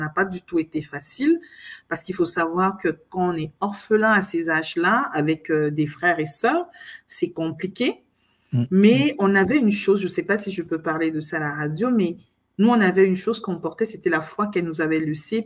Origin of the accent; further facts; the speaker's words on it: Cameroon; C'est un peu ça mon enfance au Cameroun et j'ai commencé les petits commerces.